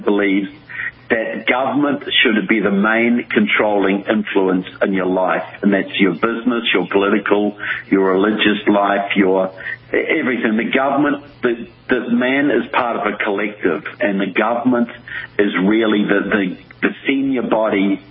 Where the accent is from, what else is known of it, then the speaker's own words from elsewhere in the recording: New Zealand; now in United States; I'm from New Zealand, but my specialty, I live here in the States.